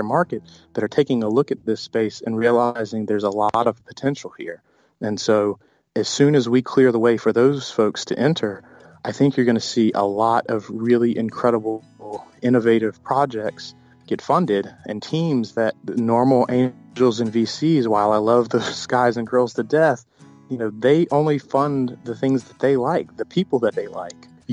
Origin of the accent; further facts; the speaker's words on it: South Carolina, United States; I'm from South Carolina and we don't have a land registry that's, available in all counties.